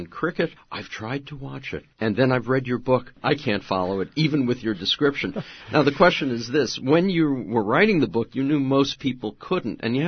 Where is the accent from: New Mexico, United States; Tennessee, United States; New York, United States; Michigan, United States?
New York, United States; as someone growing up in New York who never, ever knew there was anything about cricket